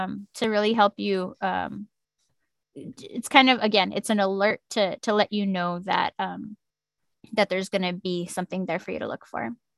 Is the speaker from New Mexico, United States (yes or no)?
yes; New Mexico, United States; now in Austin, United States; I remember when I first moved to Austin, of course, I grew up in New Mexico where everything's super rural and we don't have a lot of those.